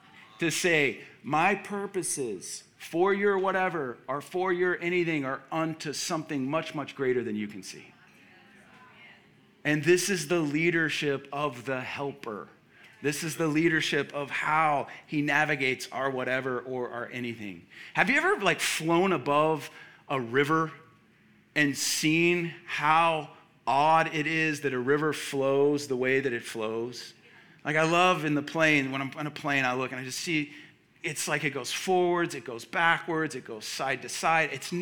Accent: Dallas, Texas, United States; I'm from Dallas.

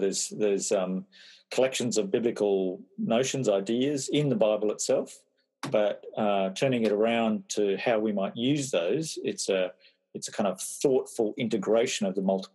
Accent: Papua New Guinea; now in Australia; I was brought up in Papua New Guinea, so that gives me a bit of a different perspective, I think, to most Anglo-Australians. So that was my home country. So coming to terms with being an Australian was a long and complex process.

